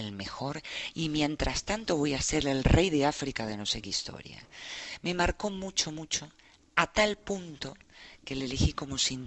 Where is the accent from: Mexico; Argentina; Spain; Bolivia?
Argentina; Yo lo único que necesito es hablar como un argentino, que usamos la lengua, la cabeza, el corazón y el cuerpo.